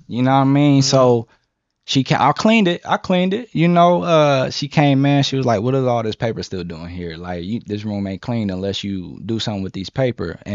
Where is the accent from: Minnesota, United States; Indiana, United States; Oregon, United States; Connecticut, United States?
Indiana, United States; Anderson; I'm from Anderson. So he signed I wanna say one person from Indianapolis.